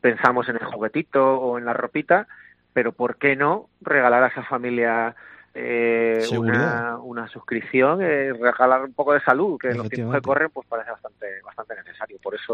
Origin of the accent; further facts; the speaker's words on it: Huelva, Andalusia, Spain; nosotros los pediatras, que somos de aquí, de Huelva